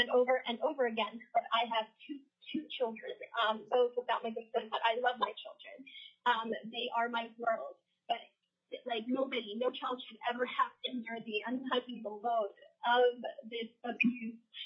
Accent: Maryland, United States; I am a child marriage survivor. I'm testifying on behalf of myself. I am from Maryland

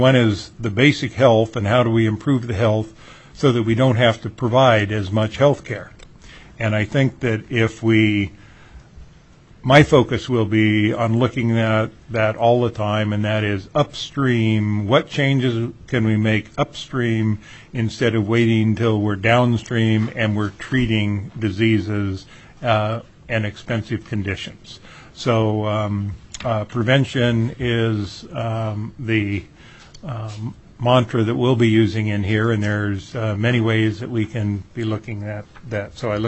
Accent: Homer, Alaska, United States; I'm from Homer.

